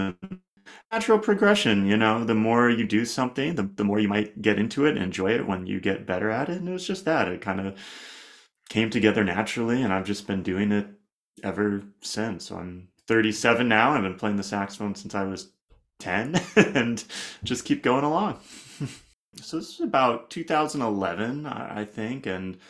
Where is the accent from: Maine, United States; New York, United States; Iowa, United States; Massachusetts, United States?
Iowa, United States; So I grew up in Iowa, and in the public schools there, you could join orchestra when you were in fourth grade.